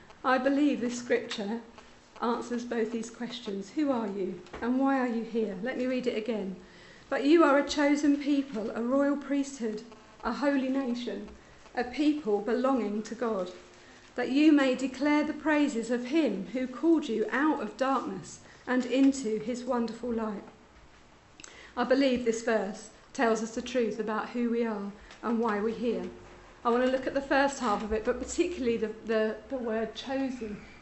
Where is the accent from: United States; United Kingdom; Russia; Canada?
United Kingdom; London; born there; I'm female. And I was born in London, which makes me English.